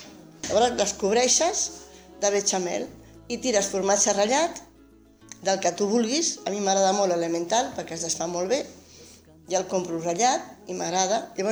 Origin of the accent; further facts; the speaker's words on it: Les Borges Blanques, Catalonia, Spain; born there; also born or lived in Barcelona; soc nascuda aquí a Borges Blanques, però també com la meva companya del tronc, vaig ser molts anys a Barcelona i he tornat a les meves arrels, perquè per circumstàncies de la vida doncs estem aquí a Borges.